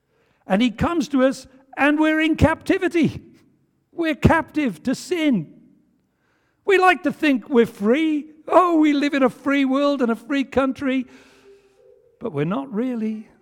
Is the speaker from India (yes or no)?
no; Wales, United Kingdom; but I am Welsh, so you'll forgive me, won't you?